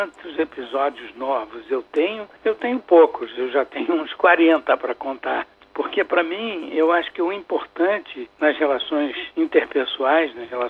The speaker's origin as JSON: {"language": "Portuguese", "town": "Macapá", "region": "Amapá", "country": "Brazil", "tie": "born or raised there", "moved": "yes", "said": "Eu saí de Macapá, mas Macapá não saiu de mim."}